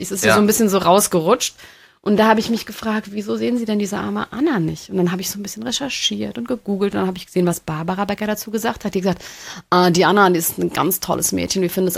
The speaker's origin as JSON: {"language": "German", "town": "Rödelheim", "region": "Hesse", "country": "Germany", "said": "Rödelheim. Ich komme aus Rödelheim."}